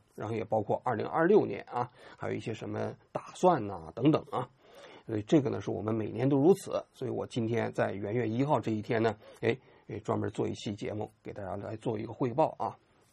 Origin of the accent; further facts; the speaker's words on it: China; 从我们中国人角度来讲